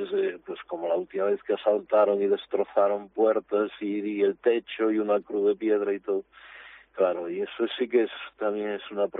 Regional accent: Galicia, Spain; somos gallegos

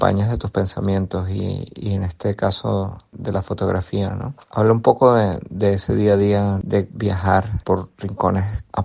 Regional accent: Venezuela; moved away as an adult; now in Spain; Un inmigrante venezolano que está aquí en España huyendo de una realidad absurda que tenemos en mi país, Venezuela

